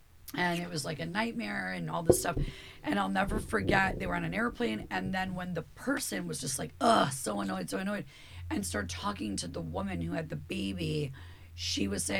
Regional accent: New York, United States; I'm an upstate New Yorker from a foreign dad and an Italian mother, but she's a quiet Italian.

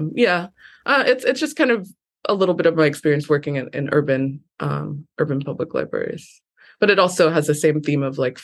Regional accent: New York, United States; I mean, I grew up in New York and I got priced out.

